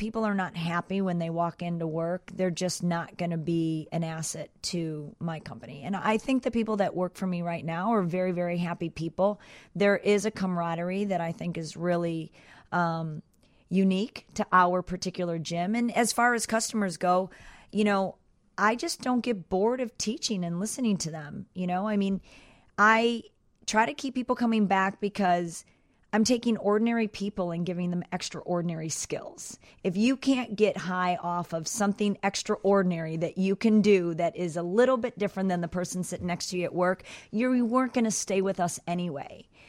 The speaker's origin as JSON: {"language": "English", "town": "Chicago", "region": "Illinois", "country": "United States", "tie": "born or raised there", "said": "I mean, my history here, I was obviously born here. I grew up on Chicago and Wells in my dad's art studio."}